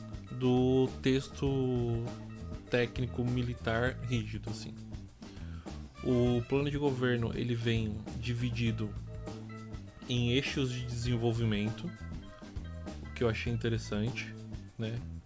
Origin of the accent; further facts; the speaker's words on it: Suzano, São Paulo, Brazil; now in Poá, Brazil; eu tô em Suzano, né? Eu trabalho em Suzano, sou nascido e criado em Suzano, eu moro em Poá